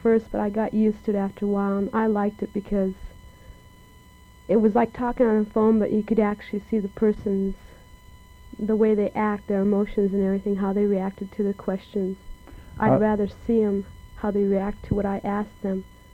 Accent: Anchorage, Alaska, United States; also born or lived in Sitka / Bristol Bay; I'm from Anchorage, and I'm a senior at service. I was born in Sitka, Mount Edgecombe, but we lived in Bristol Bay area. We moved to Anchorage in 68, and I've been living there since then.

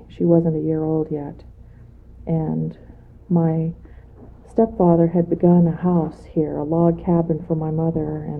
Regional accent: Tanana, Alaska, United States; born there; Well, see, I was born in 1958, and I was born in Tanana. That's where all the babies were born at that time.

